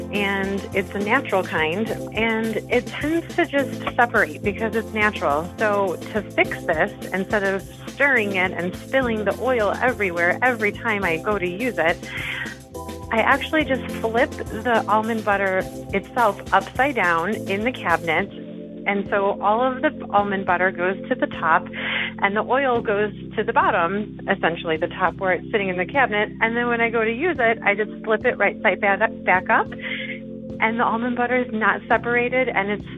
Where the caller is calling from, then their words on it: Colorado, United States; I'm calling from Colorado